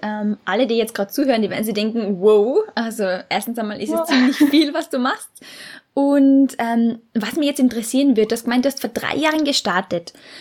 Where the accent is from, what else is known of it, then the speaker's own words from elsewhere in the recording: Austria; Also ich bin ja aus Österreich